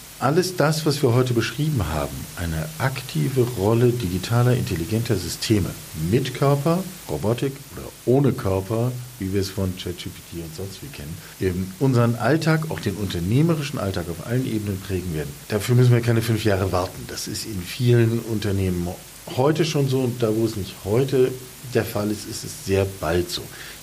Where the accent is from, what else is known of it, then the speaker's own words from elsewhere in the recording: Northern Germany, Germany; wir kommen beide aus dem Norden, entschuldige die maritimen Bilder